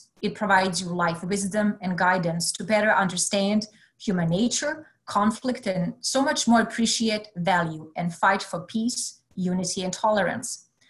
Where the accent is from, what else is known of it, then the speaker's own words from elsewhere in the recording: Croatia; I was born and raised in Yugoslavia, located in the Balkan region of South Europe.